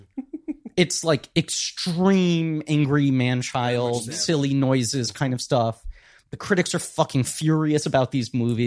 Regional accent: New York City, New York, United States; I grew up in New York City.

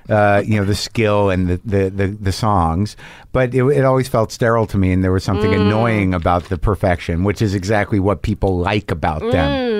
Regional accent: Southwest, United States; I grew up in the Southwest, and there was Icy's.

